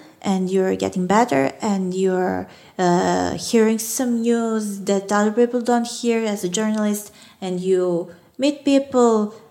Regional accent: Belgrade, Serbia; English is a second language; Elementary, then my gymnasium, high school, yours. Yeah. And college here, Belgrade.

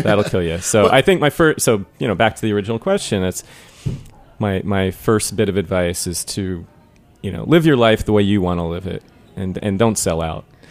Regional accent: New York, United States; I'm a New Yorker. I don't have time.

